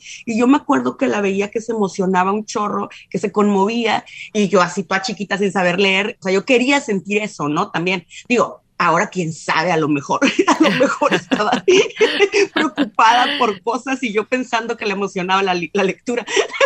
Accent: Mexicali, Baja California, Mexico; also born or lived in Tijuana; porque en mi pueblo no hay, acá en Mexicali no hay Facultad de Letras.

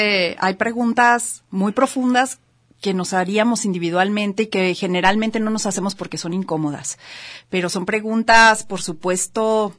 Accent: Jalisco, Mexico; no digamos como mexicanos y como jaliscienses

